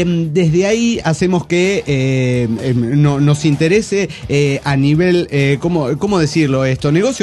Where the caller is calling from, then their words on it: Capulhuac, State of Mexico, Mexico; de Calpulhuac, México.